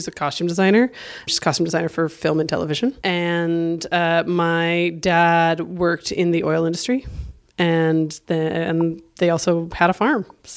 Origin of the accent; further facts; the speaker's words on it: Alberta, Canada; I grew up in a small town in southern Alberta, which is like Montana.